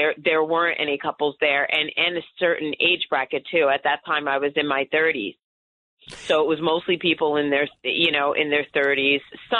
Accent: New Jersey, United States; I'm not originally from down here. I'm from North Jersey. And I moved down here 6 years ago, so it's really weird down here.

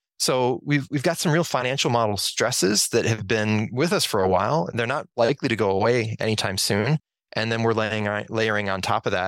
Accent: Minnesota, United States; I know in my home state, this is true. The University of Minnesota is growing in enrollments

